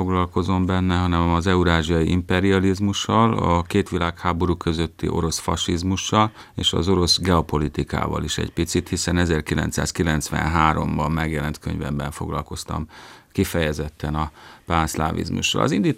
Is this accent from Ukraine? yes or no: yes; Zakarpattia Oblast, Ukraine; Hát igen, én Kárpátalján nőttem fel